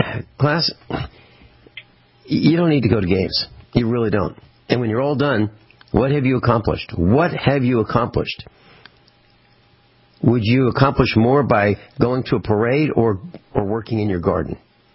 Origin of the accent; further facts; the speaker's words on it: Missouri, United States; I'm hailing from Missouri. I live on a farm in Missouri.